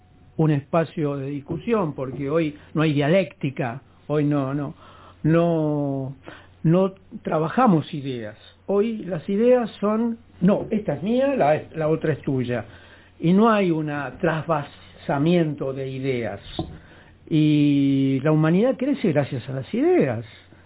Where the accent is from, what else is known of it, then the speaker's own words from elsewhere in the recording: Trentino-Alto Adige, Italy; Yo vengo del Sud Tirol.